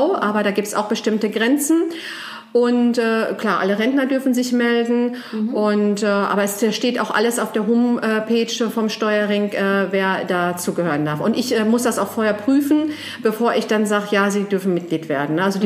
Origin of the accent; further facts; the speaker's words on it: Herten-Westerholt, North Rhine-Westphalia, Germany; ich komme aus dem Lebensort Herten-Westerholt.